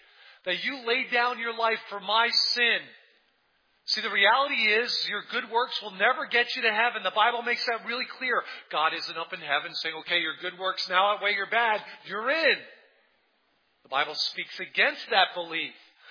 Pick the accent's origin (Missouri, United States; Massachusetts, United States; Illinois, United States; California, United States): California, United States; Carlsbad; well, I'm from Carlsbad, from San Diego, from Bonzo.